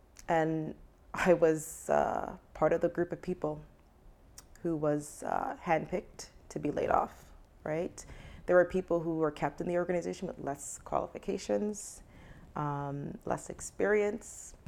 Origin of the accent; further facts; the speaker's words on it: Canada; my lived experience as a Canadian Black nurse through my academic journey, as well as Canadian Black nurse in leadership.